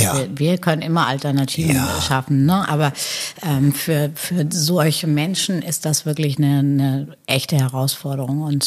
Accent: Hamburg, Germany; Da ging es um verschiedene Stationen, die uns beiden als Hamburger sehr wichtig sind in unserem Leben.

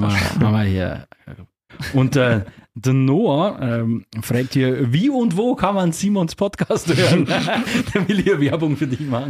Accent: Bavaria, Germany; born there; accent: Upper Palatinate; Also ich bin gebürtiger Oberpfälzer, wie man hört.

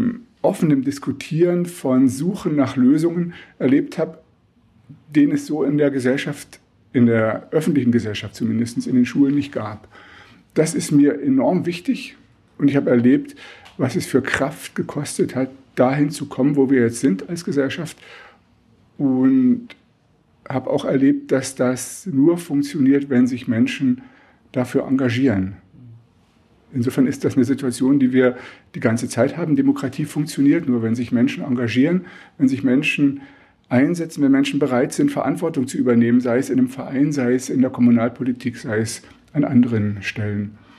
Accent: Germany; Ich bin aufgewachsen in der DDR, habe studiert in der Wendezeit

